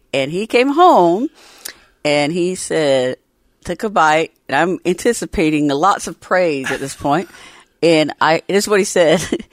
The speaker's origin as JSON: {"language": "English", "region": "Georgia", "country": "United States", "said": "So, everybody, I came from a family that loved to cook. I'm from the South in Georgia."}